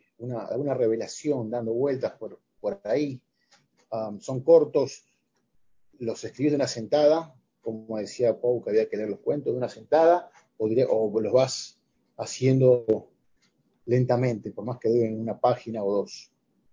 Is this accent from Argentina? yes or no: yes; Argentina; moved away; Porque los argentinos, por lo general, y lo ves ahora actualmente, por lo general pensamos en libros de cuentos